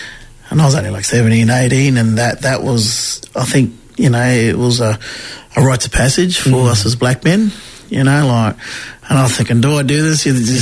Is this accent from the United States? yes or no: no; Brisbane, Queensland, Australia; especially growing up in Brisbane, you know, like, we used to actually live here in Western, used to go to school down the road here